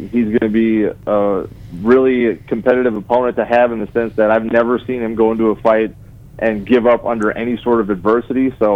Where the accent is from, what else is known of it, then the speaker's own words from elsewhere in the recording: Midwest, United States; And, you know, I'm from the Midwest. The biggest thing we've ever fished for is, like, pike and maybe sturgeon once in a while, but really it's mostly bass fishing and things like that.